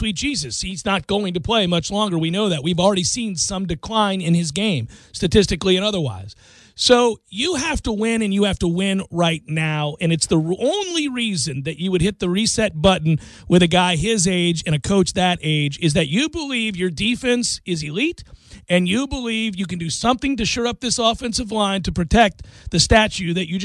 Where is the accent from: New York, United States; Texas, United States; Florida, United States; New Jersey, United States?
Florida, United States; Tampa; also born or lived in St. Petersburg; being from Tampa and growing up in Tampa, St. Pete, friends of mine, also from Tampa